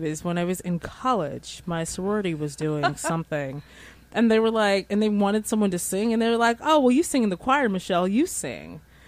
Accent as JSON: {"language": "English", "region": "North Carolina", "country": "United States", "said": "but I'm from the Outer Banks. So it feels like I'm at home whenever it's, you know, whenever it's like, oh, wow."}